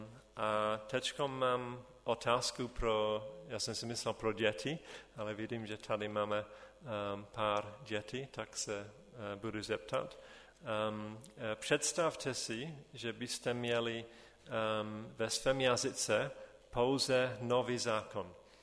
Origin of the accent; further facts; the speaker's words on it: England, United Kingdom; now in Třanovice, Czechia; jak Pavel už řekl, jsem Angličan, jsem ženatý, manželka tady se jmenuje Milena a společně se svými čtyřmi dětmi patříme do sboru ve Třanovicích.